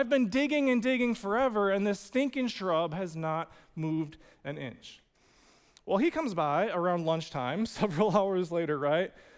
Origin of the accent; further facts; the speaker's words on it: Waunakee, Wisconsin, United States; Growing up in Wanakee, I worked a couple different jobs as a soccer referee and then at the Piggly Wiggly grocery store really briefly.